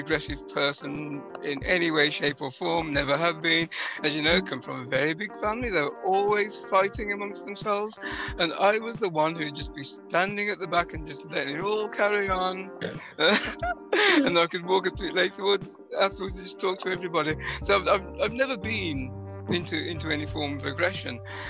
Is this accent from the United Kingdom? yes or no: yes; West Bromwich, West Midlands, United Kingdom; So, yeah, West Bromwich had a few famous exports.